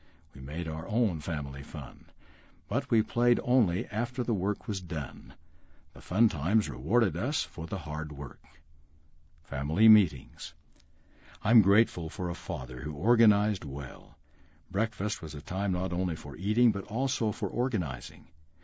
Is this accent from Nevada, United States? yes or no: yes; Bunkerville, Nevada, United States; Growing up in Bunkerville, Nevada, my siblings and I had many chores to do.